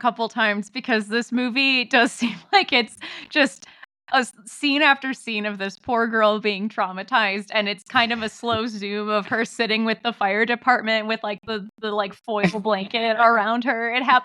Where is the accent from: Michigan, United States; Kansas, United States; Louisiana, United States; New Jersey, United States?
Michigan, United States; Detroit; we're both from Metro Detroit, and my school had an auto shop.